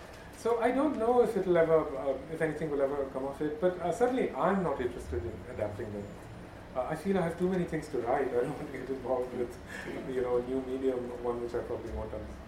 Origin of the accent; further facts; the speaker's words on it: West Bengal, India; You know, and I'm from Bengal. I know how vulnerable this place is.